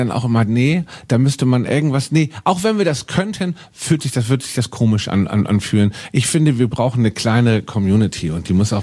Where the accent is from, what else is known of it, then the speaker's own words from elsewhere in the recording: Hamburg, Germany; Und ich bin von der Elbphilharmonie inzwischen nicht Fan, aber ich akzeptiere sie, hat sehr lange als Hamburger für mich gedauert.